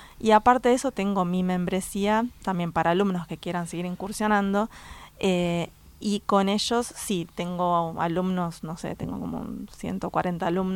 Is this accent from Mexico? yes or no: no; Argentina; moved away as an adult; aproximadamente como en el 2000 empecé mi travesía fuera de Argentina trabajando en cruceros, después volví, después me fui de vuelta